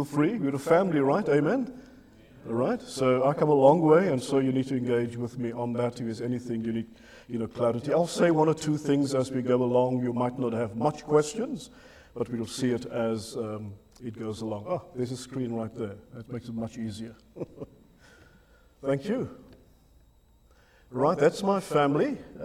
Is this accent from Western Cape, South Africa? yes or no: yes; Cape Town, Western Cape, South Africa; coming from South Africa. We're from Cape Town, right at the southern tip of Africa